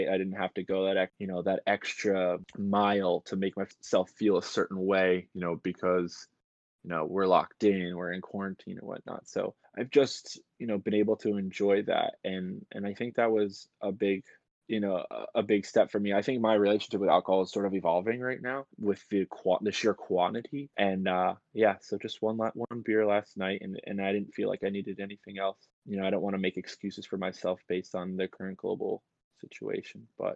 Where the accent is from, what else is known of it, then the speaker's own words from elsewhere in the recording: East Brunswick, New Jersey, United States; also born or lived in Brooklyn; I'm from East Brunswick, New Jersey. Recently lived in Brooklyn, New York, but back home due to the current circumstances